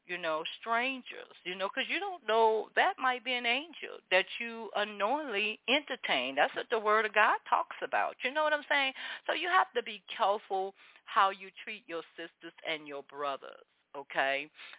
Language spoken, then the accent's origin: English; Miami, Florida, United States; You know, I was raised up in Miami, Florida, where it is hot. Okay. But Miami, Florida have that mush, that sticky hot. Okay, out here it has that dry hot.